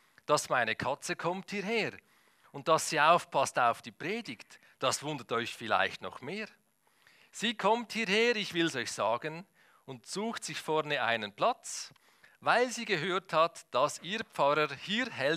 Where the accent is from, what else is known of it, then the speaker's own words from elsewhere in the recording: Switzerland; accent: Swiss German; Ich spreche Schweizerdeutsch.